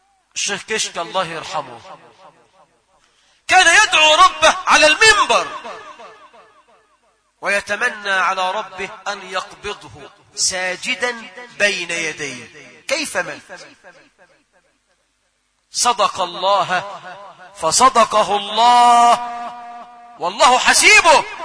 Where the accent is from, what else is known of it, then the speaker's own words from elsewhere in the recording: Egypt; اجعل بلدنا مصر خير البلاد، واجعل أهلها خير العباد